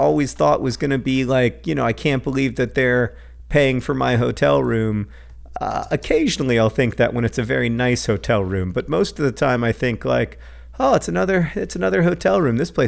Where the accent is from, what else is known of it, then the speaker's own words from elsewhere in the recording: Orlando, Florida, United States; because I grew up in Orlando, Florida